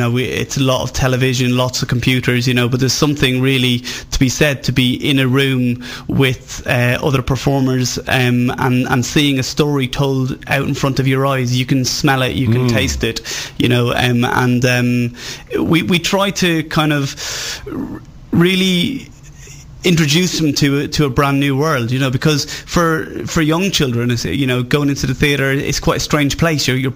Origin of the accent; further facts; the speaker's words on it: Ireland; accent: Irish; I'm from Ireland, I'm not just putting on the accent.